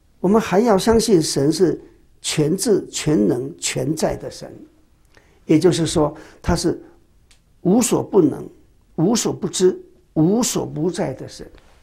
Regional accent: Taiwan; 那我们台湾人的神也更多。单单我们一个客厅呢，那个神就一大堆了

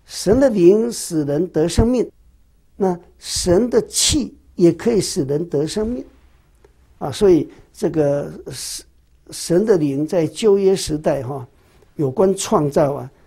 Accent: China; 我们中国人说是蓝天碧海啊，那天是蓝色的。

